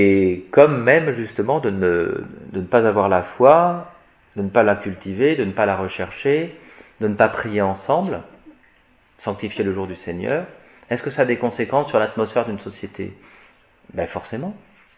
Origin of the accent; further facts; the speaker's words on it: France; On voulait que ça soit 50-50 parce qu'on voulait pas être vexé, parce qu'on est français.